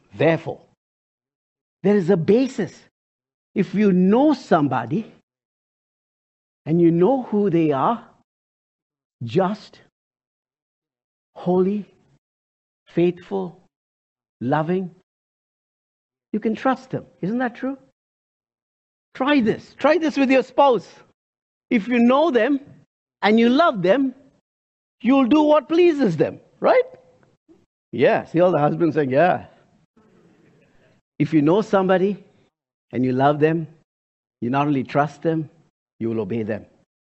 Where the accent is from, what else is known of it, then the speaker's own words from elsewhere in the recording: India; Growing up in India with so many idols around me, one thing that attracted me to the Christian God is that we have a God who communicates clearly.